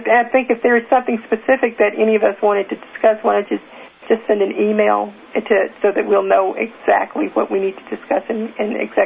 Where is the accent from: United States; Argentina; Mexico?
United States; Dallas, Texas; in Dallas, because I came from the Dallas area